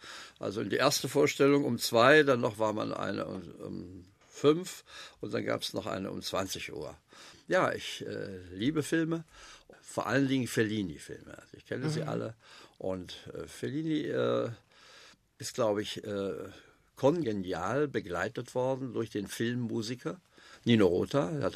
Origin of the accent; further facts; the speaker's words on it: West Germany, Germany; und dann war ich plötzlich auf der Ostseite als Westdeutscher